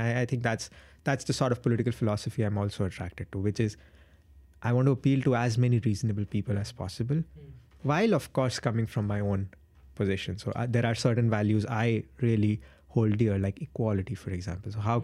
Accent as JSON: {"language": "English", "country": "India", "tie": "born or raised there", "second_language": "English", "said": "especially growing up in India."}